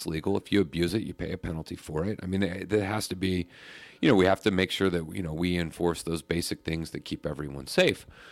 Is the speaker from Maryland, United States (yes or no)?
no; Arkansas, United States; I grew up in Arkansas.